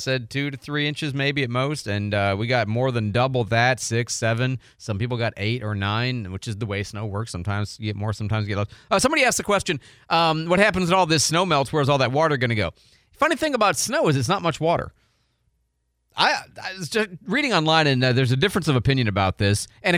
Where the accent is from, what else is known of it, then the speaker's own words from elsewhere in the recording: Midwest, United States; also born or lived in Detroit / Chicago; I grew up in the Midwest. I've lived in, you know, Detroit, Chicago. I never had to drive in Detroit. I was young when we left there.